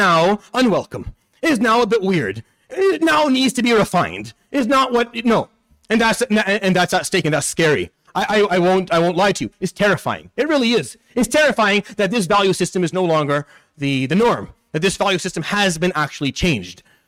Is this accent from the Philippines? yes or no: no; Syria; I come from the Middle East, from Syria.